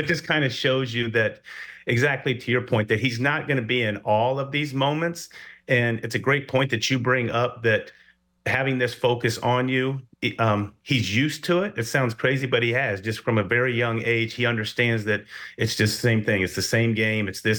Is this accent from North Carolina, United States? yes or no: no; Middletown, Ohio, United States; So Kyle Schwarber's from where I grew up in Middletown, Ohio.